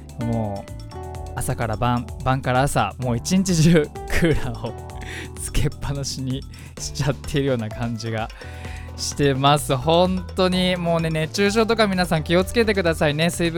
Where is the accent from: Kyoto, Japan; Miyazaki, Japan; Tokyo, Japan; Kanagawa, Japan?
Kanagawa, Japan; Fujisawa; 藤沢出身の俳優タレントとして活動する私